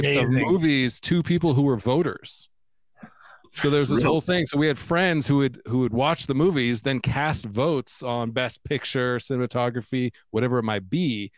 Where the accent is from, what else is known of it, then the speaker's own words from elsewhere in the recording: Los Angeles, California, United States; My family growing up in Southern California, LA, all that, we always had somebody who was a friend of the family that was in movies